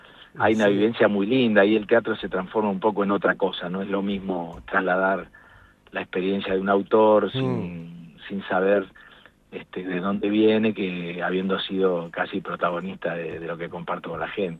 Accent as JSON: {"language": "Spanish", "town": "Paraná", "region": "Entre Ríos", "country": "Argentina", "tie": "born or raised there", "said": "esas historias que yo vivía cuando era chico en Paraná, en mi barrio, algún día iban a interesarle a los demás"}